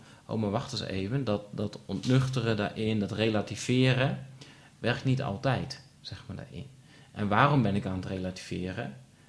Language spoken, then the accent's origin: Dutch; Netherlands; lopen ze een hele week een nationale week van rouw en wij als Nederlanders...